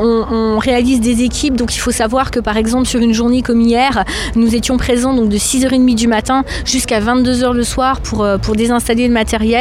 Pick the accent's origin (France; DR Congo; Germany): France; Saint-Dié-des-Vosges, Grand Est; moi je suis originaire de Saint-Dié